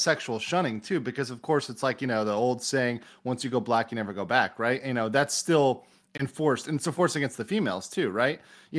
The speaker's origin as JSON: {"language": "English", "town": "Miami", "region": "Florida", "country": "United States", "tie": "born or raised there", "said": "I grew up in Miami, so I saw people that were whiter than I am, and they're Latino, right?"}